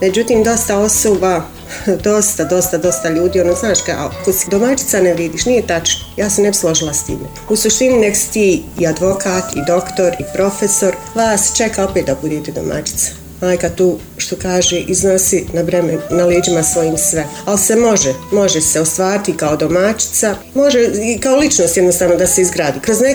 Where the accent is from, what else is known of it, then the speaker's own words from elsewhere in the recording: Zenica, Zenica-Doboj Canton, Bosnia & Herzegovina; also born or lived in Bihać; Tu smo živjeli 9-10 godina, tako da smo odselili u Bihać 10 godina. Iz Bihaća smo se vratili 2010. u Zenici, tu smo.